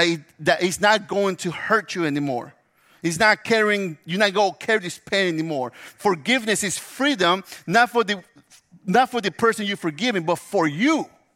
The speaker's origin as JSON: {"language": "English", "town": "Memphis", "region": "Tennessee", "country": "United States", "said": "So I'm from Memphis. So I'm here thinking, oh, man, my car just got stolen."}